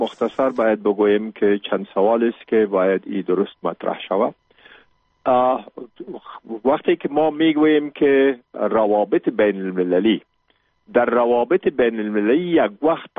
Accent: Afghanistan; امی ما افغان هستیم

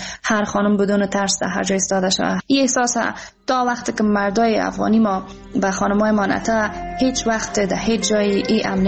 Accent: Afghanistan; افتخار میکنم واقعا که من یک افغان هستم

